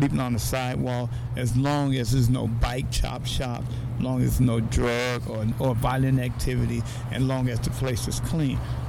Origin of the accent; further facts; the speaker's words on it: Chicago, Illinois, United States; I'm from Chicago. That was a snow breeze to me.